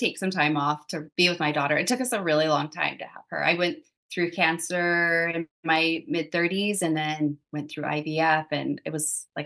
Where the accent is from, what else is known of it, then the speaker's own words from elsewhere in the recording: Florida, United States; accent: Southern; I had a little bit of a Southern accent growing up in Northern Florida. And I still say y'all.